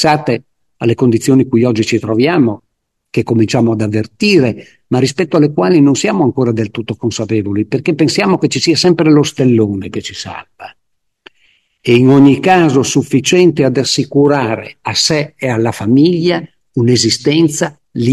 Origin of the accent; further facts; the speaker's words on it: Friuli-Venezia Giulia, Italy; Scusate, io sono friulano, sono un po' ordinato.